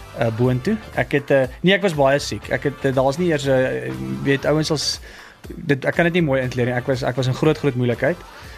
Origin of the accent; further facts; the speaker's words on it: Klerksdorp, North West, South Africa; Ek het al groot geword op Klerksdorp.